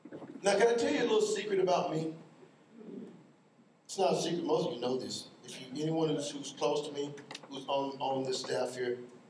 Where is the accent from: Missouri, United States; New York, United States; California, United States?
Missouri, United States; I'm from Missouri, I guess. You gotta show me.